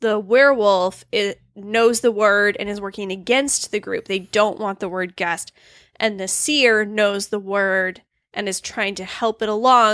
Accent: Grand Rapids, Michigan, United States; As I was thinking of backing a couple of games, I played at Grand Con in my hometown, Grand Rapids, Michigan.

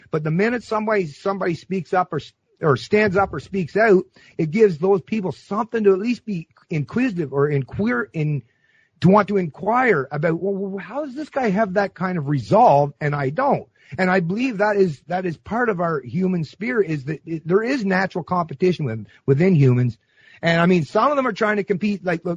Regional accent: Canada; But I see America as I've always, as a Canadian, especially even once I started driving truck in my mid-20s, I feel like I was I'm an American at heart

